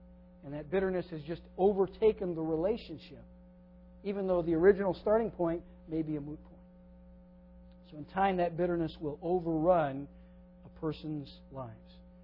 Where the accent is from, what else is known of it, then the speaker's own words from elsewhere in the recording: Minnesota, United States; when we grew up in Minnesota, I was never a big trapper